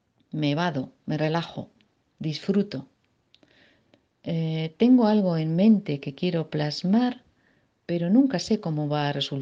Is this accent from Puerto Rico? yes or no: no; Leioa, Basque Country, Spain; soy de Lejona, Vizcaya, y he trabajado como secretaria de dirección hasta hace año y medio en que me prejubilé.